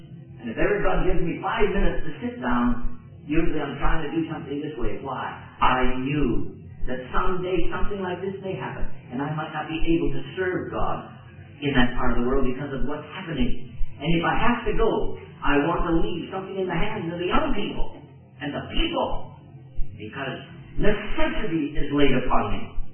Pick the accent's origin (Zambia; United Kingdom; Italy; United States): Zambia; moved away; because we came from Zambia.